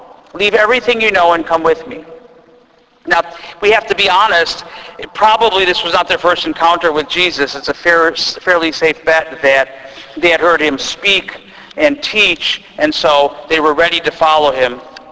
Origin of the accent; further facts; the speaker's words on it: Milwaukee, Wisconsin, United States; that has to do with growing up in Milwaukee.